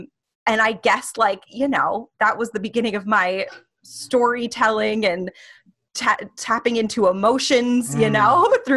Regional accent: Baltimore, Maryland, United States; Well, I grew up in Baltimore, and I come from a long line of entrepreneurs.

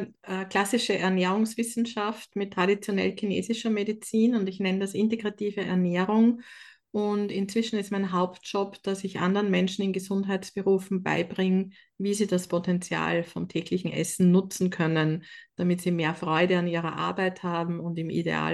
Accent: Upper Austria, Austria; Ich hatte ja in meiner Kindheit am Land in Oberösterreich null Idee

